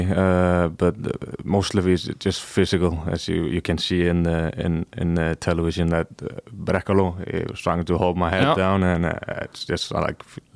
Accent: Iceland; I'm from Iceland, so I should be used to it.

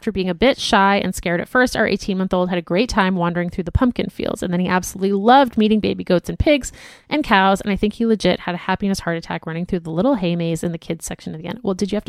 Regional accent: Florida, United States; now in Colorado, United States; I grew up in Florida with Latino parents who had no idea that this was a thing. So, of course, I never got to do fall things. But my husband and I moved to Colorado earlier this year

